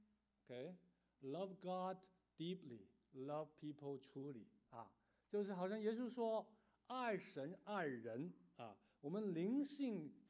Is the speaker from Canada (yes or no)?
yes; Canada; Chinese is a second language; also born or lived in Hong Kong; 虽然我爸爸是山东人，但是我妈妈是广东人啊。我在香港出生，我在加拿大长大，所以我的国语不灵光